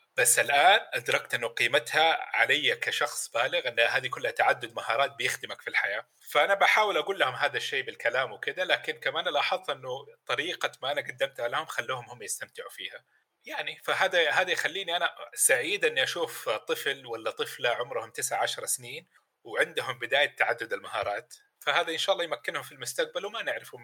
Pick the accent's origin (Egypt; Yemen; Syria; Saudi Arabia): Saudi Arabia; Mecca, Makkah Province; أنا ولد مكة. طيب يعني أبويا مكاوي